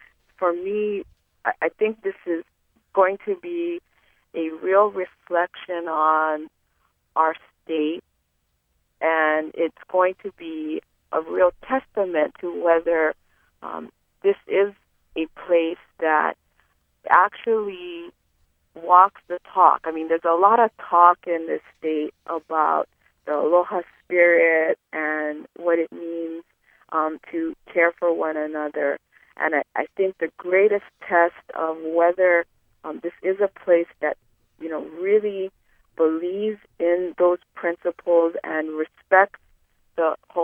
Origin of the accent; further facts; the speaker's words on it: Hawaii, United States; I am Native Hawaiian